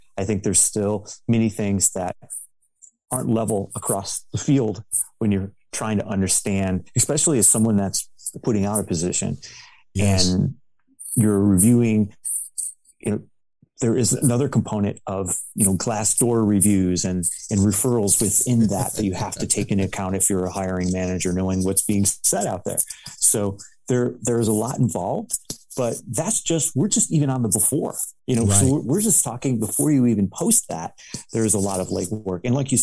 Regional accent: Cleveland, Ohio, United States; Well, I will tell you, I grew up in Cleveland my entire life.

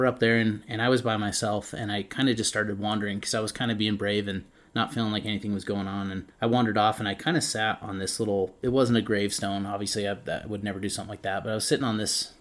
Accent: Utah, United States; we're Utahns. We're from Utah.

